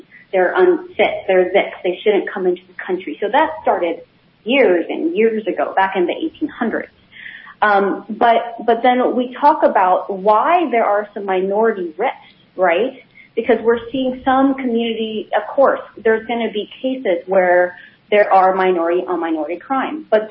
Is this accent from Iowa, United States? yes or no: no; Los Angeles, California, United States; When I say I'm from L.A., which is true, I was born in California, and I say L.A.